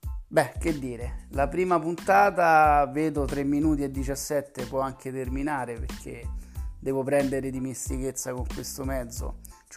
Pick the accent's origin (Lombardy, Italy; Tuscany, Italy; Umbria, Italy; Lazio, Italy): Lazio, Italy; Rome; born there; accent: Roman; moved away; qui sono più o meno 3.000 chilometri da dove sono nato, io sono romano e si sente sicuramente dall'accento